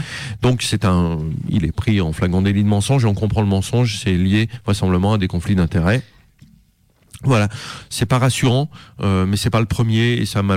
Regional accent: France; que nous en tant que Français on a du mal à dire

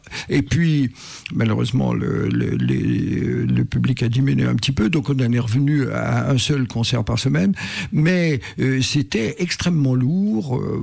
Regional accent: Auvergne-Rhône-Alpes, France; moved away as an adult; now in Lyon, France; Moi, je suis issu de Haute-Savoie, je suis arrivé à Lyon pour mes études en 58.

